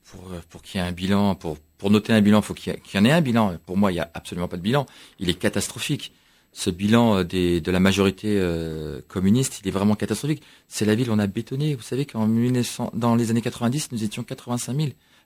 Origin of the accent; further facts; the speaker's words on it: Saint-Denis, Île-de-France, France; Oui, je suis né à Saint-Denis. Je suis né il y a... 47 ans, j'ai fait toutes mes études là-bas, tout mon sport, j'ai jamais quitté Saint-Denis, sauf quand je voyageais.